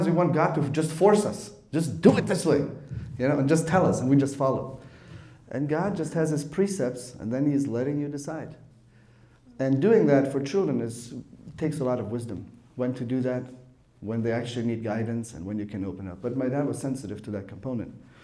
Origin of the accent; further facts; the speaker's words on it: Stuttgart, Baden-Württemberg, Germany; So I'm a city boy. I grew up in Stuttgart, and I go to visit my grandparents every summer.